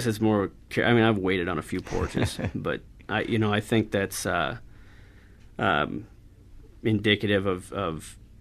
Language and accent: English; Vermilion, South Dakota, United States; I grew up in Vermilion, a lot of the times when I sit down to write, I find myself thinking about that town, and it's a college town